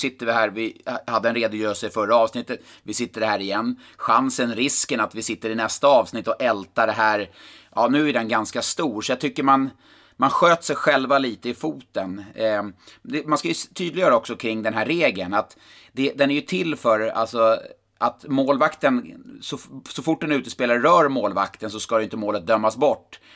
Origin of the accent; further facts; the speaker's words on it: Karlstad, Värmland, Sweden; Du var ju på plats i Karlstad, i min hemort, i torsdags.